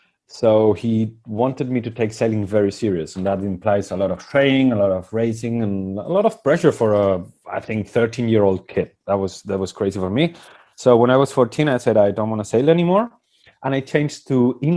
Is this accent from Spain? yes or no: yes; Basque Country, Spain; born there; English is a second language; So I was born in the Basque Country 42 years ago in 1978.